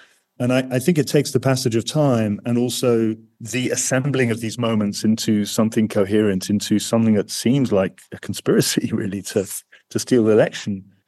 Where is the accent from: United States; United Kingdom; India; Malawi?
United Kingdom; I'm saying that as a Brit